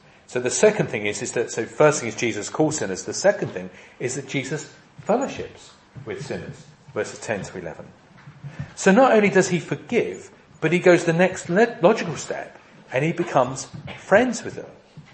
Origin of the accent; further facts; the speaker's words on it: East of England, United Kingdom; also born or lived in Wirral; I'm never quite sure what we mean by class. I'm from Essex. We have no class in every sense.